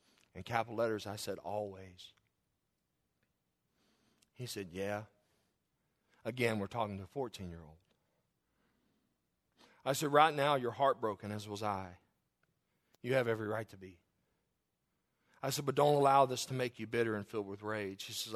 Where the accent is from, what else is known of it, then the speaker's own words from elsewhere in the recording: Claryville, Kentucky, United States; I grew up in Claryville. Claryville was a town, at that time, maybe 1,000 people.